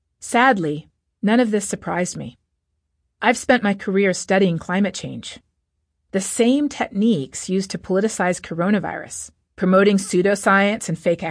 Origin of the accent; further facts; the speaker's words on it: Canada; in my home country of Canada